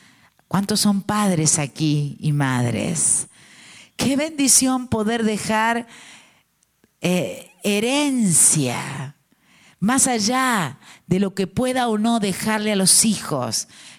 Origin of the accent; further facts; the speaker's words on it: Mendoza, Argentina; Yo vengo de Mendoza, provincia de la República Argentina. Y es un clima desértico y es agreste.